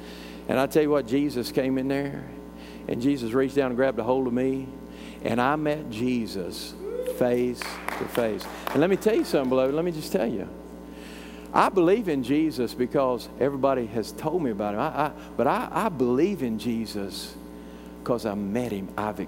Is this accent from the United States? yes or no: yes; Gulbusk, Texas, United States; We're from Gulbusk. Gulbusk? That don't even sound right.